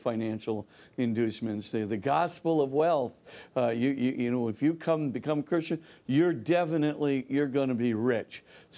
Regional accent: Hawaii, United States; And I grew up in Hawaii. There were a lot of Catholics there

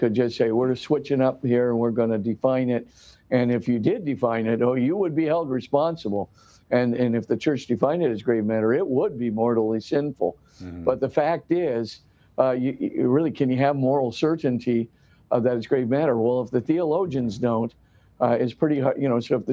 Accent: Hawaii, United States; I grew up in Hawaii, so I'm glad

